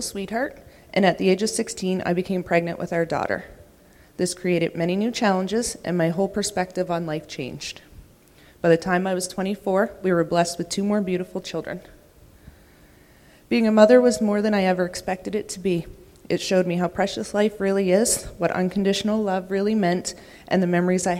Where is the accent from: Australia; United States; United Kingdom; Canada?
Canada; Nova Scotia; I'm 29, and I'm from Nova Scotia.